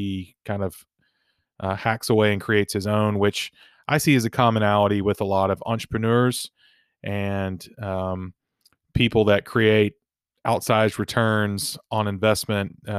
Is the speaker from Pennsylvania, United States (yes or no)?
no; Florence, Alabama, United States; Yeah. So I grew up in Florence, Alabama as well.